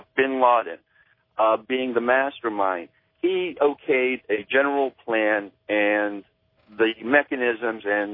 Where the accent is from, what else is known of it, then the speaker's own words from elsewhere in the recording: Somerset, Pennsylvania, United States; I'm calling from Bedford, Pennsylvania